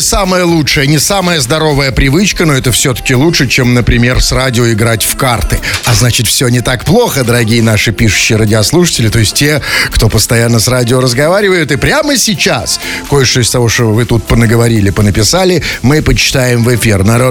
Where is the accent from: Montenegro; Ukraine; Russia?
Russia; Saint Petersburg; Это же оставили мы, обычные нормальные петербуржцы.